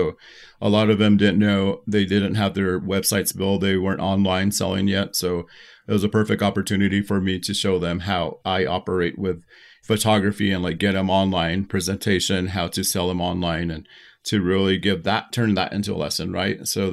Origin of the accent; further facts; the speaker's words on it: Cochiti, New Mexico, United States; growing up in Cochiti, we've always been working with traditional methods materials.